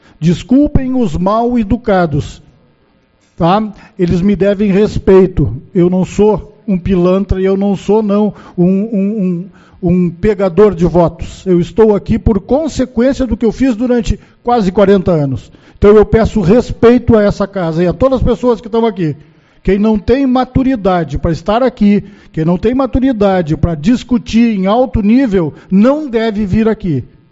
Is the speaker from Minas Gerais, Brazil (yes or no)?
no; Santa Maria, Rio Grande do Sul, Brazil; also born or lived in Uruguaiana; 1 ano de idade, eu saí daqui de Uruguaiana, nos braços da minha mãe, porque não tinha trabalho. Meu pai foi trabalhar em Santa Maria e eu me criei em Santa Maria.